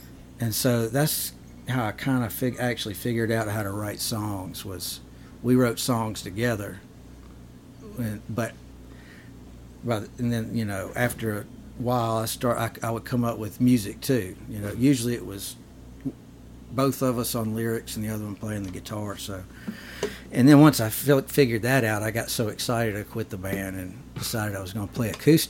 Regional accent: Mississippi, United States; So I am a fella from North Mississippi.

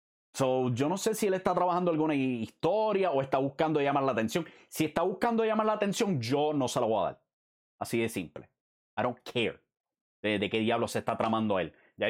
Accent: Puerto Rico; Nosotros como puertorriqueños, pues así somos.

